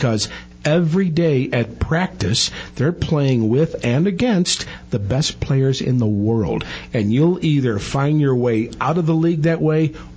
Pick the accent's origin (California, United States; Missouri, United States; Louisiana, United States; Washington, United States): Missouri, United States; St. Louis; You know, being from St. Louis, I had a big thrill this past early June when my hometown Blues won the Stanley Cup for the first time in 52 years.